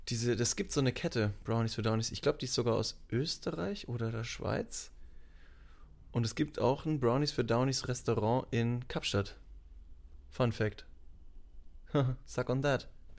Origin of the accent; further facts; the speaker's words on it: Bavaria, Germany; Ich komme zwar aus Bayern, aber ich bin evangelisch